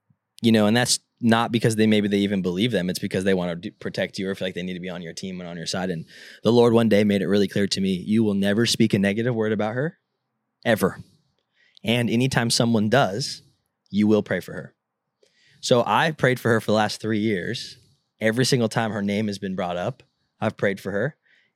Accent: California, United States; Like, I grew up in Southern California, and I don't go in the ocean.

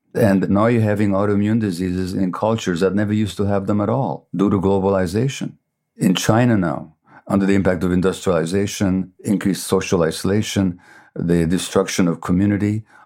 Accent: Hungary; first language Hungarian; English is a second language; And in Hungarian, which is my mother tongue, literally to say health is to say wholeness.

